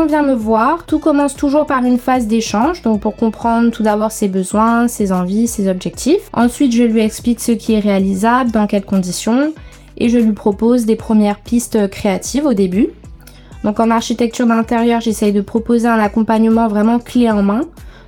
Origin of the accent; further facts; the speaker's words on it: St. Martin; moved away as an adult; Donc j'ai grandi à Saint-Martin avec un parcours assez classique